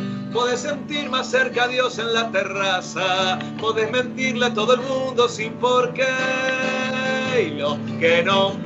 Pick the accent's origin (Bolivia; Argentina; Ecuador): Argentina; Buenos Aires; born there; also born or lived in Bahía Blanca; Acá en Buenos Aires.